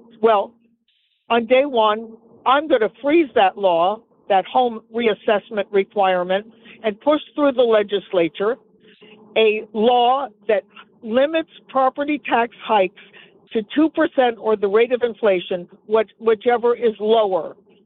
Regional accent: Milford, Connecticut, United States; also born or lived in Westport; Well, because I grew up in Connecticut, in Milford and in Westport.

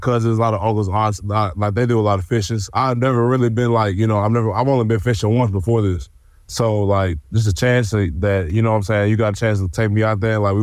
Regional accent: Alexandria, Louisiana, United States; I'm from Alexandria, Louisiana, and they do a little hunting and fishing out there

